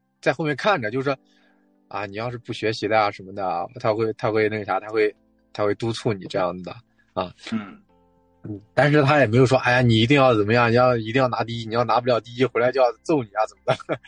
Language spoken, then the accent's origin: Chinese; Xinjiang, China; moved away as an adult; also born or lived in Henan; 自从小我是在河南出生的嘛，然后出生之后就从三岁多就爸妈那边过来，然后就把我带过来。带过来之后在这边一直我在新疆算一直后面到18岁嘛，就上完高中然后到内地这样。